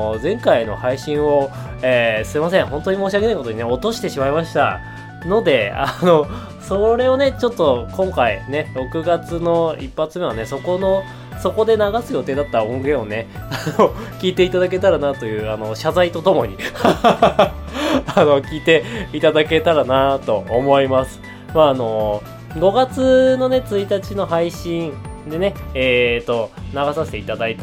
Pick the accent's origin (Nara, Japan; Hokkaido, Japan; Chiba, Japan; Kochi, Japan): Hokkaido, Japan; 私がね北海道の、故郷のね味というか故郷の雰囲気をね味わいたくて